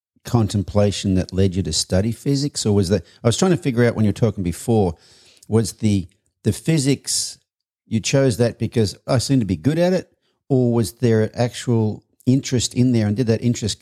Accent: Australia; I'm Australian

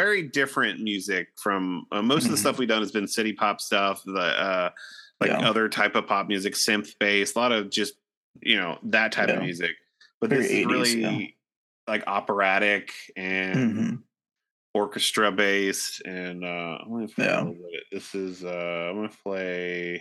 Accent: Ohio, United States; From Ohio, but Columbus is like 3 hours away, and like Cincinnati is like an hour, so we mostly would go to Cincinnati

